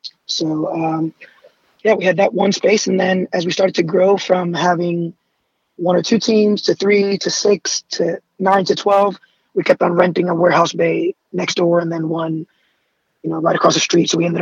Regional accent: New York City, New York, United States; And for me, growing up in the Bronx and having, a single mom and divorced parents and, addictions in my family

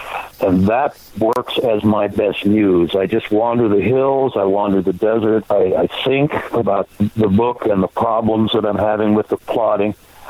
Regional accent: Casper, Wyoming, United States; I grew up in Wyoming, and my grandmother was a ranch cook.

